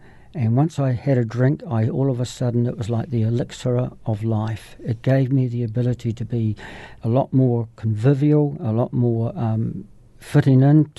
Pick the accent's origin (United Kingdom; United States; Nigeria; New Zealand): New Zealand; Christchurch, Canterbury; I grew up in Christchurch. I'm a Cantabrian through and through. I'm the youngest son of my family. I have one sister and three other brothers. I was born in 1954